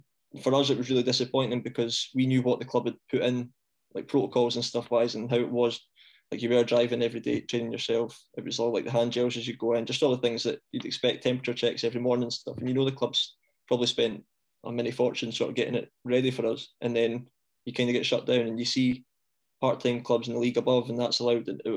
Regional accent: Kirkcaldy, Scotland, United Kingdom; born there; But I was born in Kirkcaldy. And so I used to get so much stick from Falkirk fans from being from Fife.

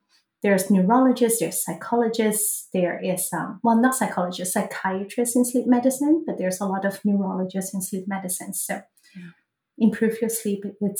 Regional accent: Hong Kong; now in United States; even though I'm from Hong Kong, but we live in the US.

